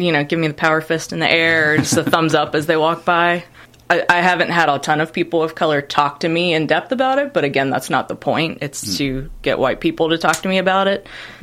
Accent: Kentucky, United States; I'm from Kentucky.

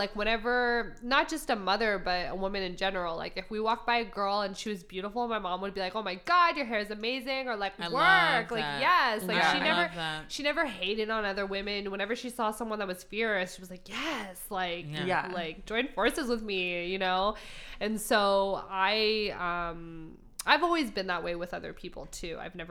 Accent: California, United States; I grew up in the Bay Area, and I had friends.

